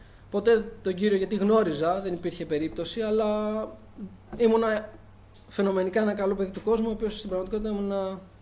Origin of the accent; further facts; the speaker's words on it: Menidi, Attica, Greece; also born or lived in Athens; Γεννήθηκα το 1988 στην Αθήνα. Μεγάλωσα στο Μενίδη.